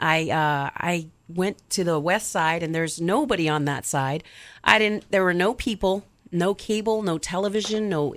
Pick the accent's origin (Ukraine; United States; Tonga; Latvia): Tonga; I'm from a third world country. I think you know I'm from Tonga.